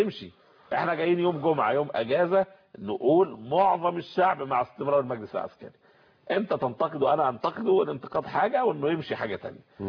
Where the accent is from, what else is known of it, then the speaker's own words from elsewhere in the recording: Egypt; فإحنا مصريين